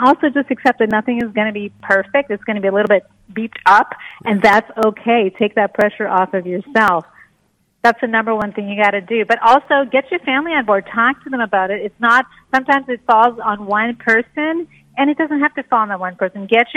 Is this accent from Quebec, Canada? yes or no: yes; Montreal, Quebec, Canada; moved away as an adult; now in Brookfield, United States; I grew up in Montreal. I went to Concordia, then I went to McGill, and then I moved around quite a bit.